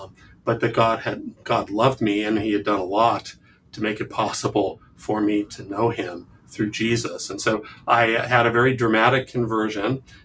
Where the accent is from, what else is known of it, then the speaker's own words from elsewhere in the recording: Washington, District of Columbia, United States; also born or lived in Milwaukee; we moved away from the Milwaukee area when I was four, and I spent most of my growing up years in the Washington, D.C. area. And I did high school there